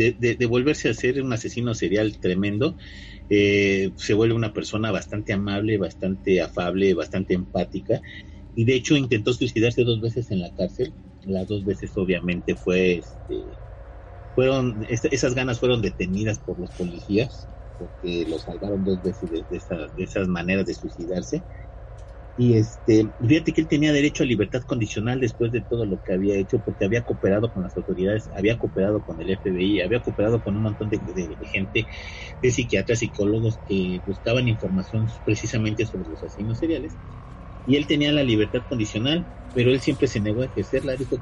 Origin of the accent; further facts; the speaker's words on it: Mexico; nosotros como mexicanos